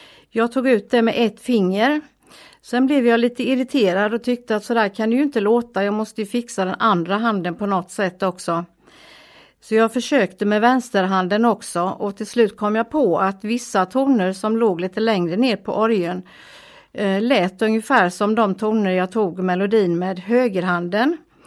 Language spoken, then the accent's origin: Swedish; Bottnared, Västra Götaland County, Sweden; Min barndom i Bottnared, skola och allt detta har jag väldigt mycket minnen ifrån. Goda minnen. Där fanns också Betaniaförsamlingen där mina föräldrar var medlemmar. Och där jag gick i söndagsskola.